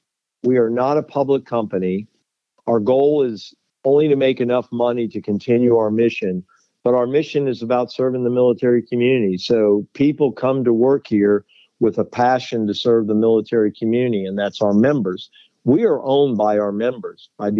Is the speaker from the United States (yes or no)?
yes; United States; So it really makes me proud as an American to see us step up to that after we got it so very wrong 50 years ago.